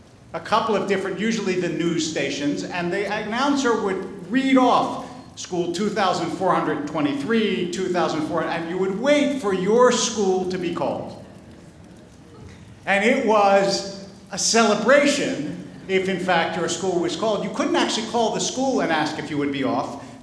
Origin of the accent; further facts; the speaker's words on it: East Coast, United States; I was a child growing up on the East Coast